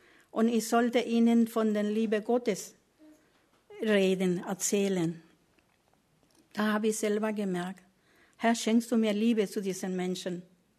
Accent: Paraguay; born there; German is a second language; Ja, ich bin in Paraguay geboren.

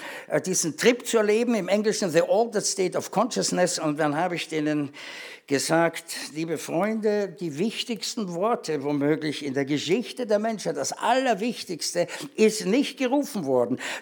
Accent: Austria; Ich bin ja Österreicher, nicht?

